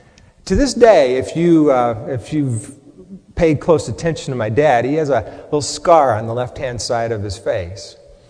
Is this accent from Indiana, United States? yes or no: no; Texas, United States; I thought, growing up in Texas, I thought, why do they name all the schools with numbers?